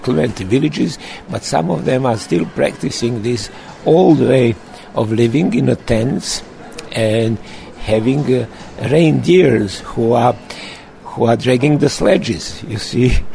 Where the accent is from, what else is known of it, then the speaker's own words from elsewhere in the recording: Novi Sad, Vojvodina, Serbia; as I'm from Novi Sad, and I have a lot of my very close Hungarian friends.